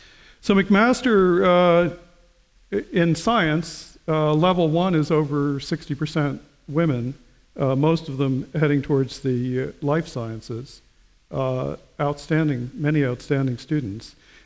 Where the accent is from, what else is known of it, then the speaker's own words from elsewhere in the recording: United States; moved away as an adult; now in Canada; I was raised and educated in the United States. I got my PhD at the University of Pennsylvania, and I moved to Canada in the early 70s as a postdoc at the University of British Columbia.